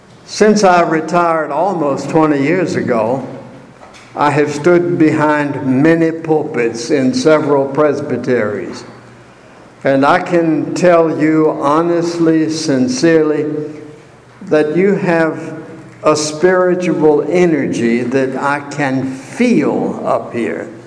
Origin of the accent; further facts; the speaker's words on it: Suffolk, Virginia, United States; This year, my mind has been filled with memories of Christmas as a child growing up in Suffolk, Virginia.